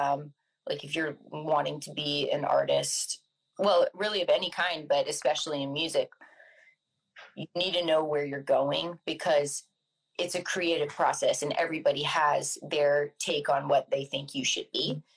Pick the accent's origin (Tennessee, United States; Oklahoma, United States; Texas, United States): Texas, United States; I grew up in Texas, so it's more catfishing, bass fishing.